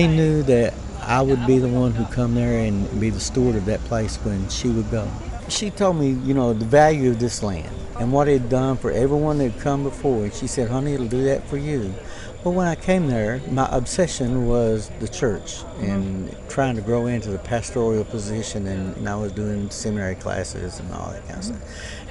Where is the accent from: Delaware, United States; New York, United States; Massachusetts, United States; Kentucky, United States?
Kentucky, United States; Cowan Creek; I was raised on Cowan Creek.